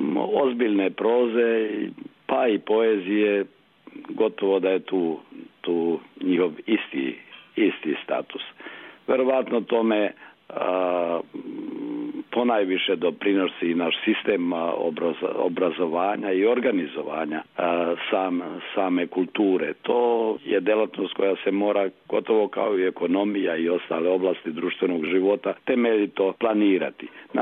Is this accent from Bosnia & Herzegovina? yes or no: yes; Republika Srpska, Bosnia & Herzegovina; bilo ovu SANU, bilo ANURS tamo kod nas u Republici Srpskoj